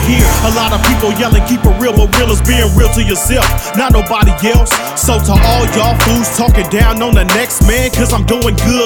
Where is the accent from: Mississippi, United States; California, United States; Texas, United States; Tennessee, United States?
California, United States; Modesto; You already know, I'm from Modesto.